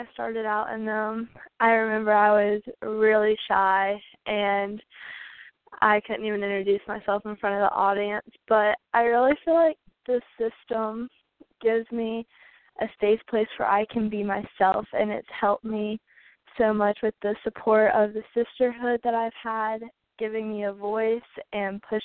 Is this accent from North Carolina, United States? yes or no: yes; North Carolina, United States; I do want to achieve my dream of becoming Miss North Carolina and being able to represent my home state on the Miss America stage